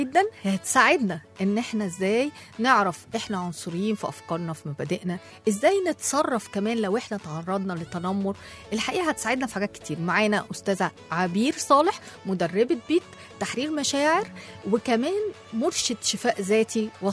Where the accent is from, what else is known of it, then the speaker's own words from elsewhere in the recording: Egypt; إيه الأشكال المنتشرة عندنا في مصر؟